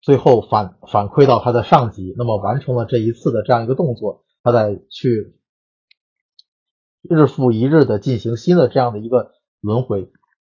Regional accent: Tianjin, China; 因为我来自于疫情病例的这样的一个爆发点，也就是津南区

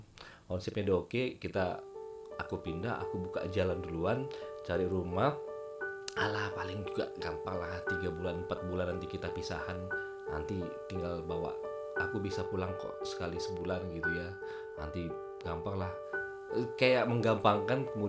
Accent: Indonesia; accent: Batak

